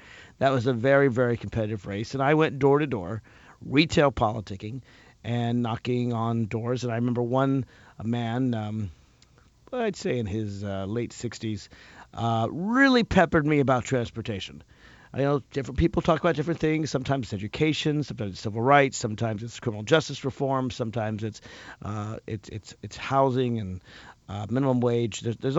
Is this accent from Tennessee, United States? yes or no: yes; Tennessee, United States; They think of Georgia, Alabama, Mississippi, my home state of Tennessee